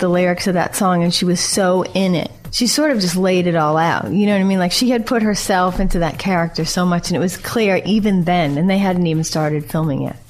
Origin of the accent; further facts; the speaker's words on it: Boston, Massachusetts, United States; because I say … because I'm from Boston.